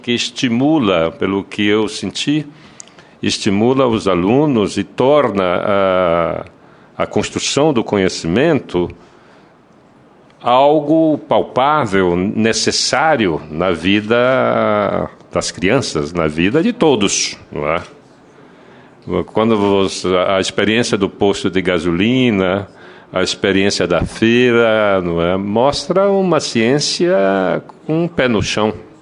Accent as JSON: {"language": "Portuguese", "region": "Amazon", "country": "Brazil", "tie": "born or raised there", "said": "Eu sou da Amazônia, eu nasci na margem de um rio, e eu vivi na margem do rio até os 7 anos de idade. E aí é que eu cheguei à cidade para me alfabetizar."}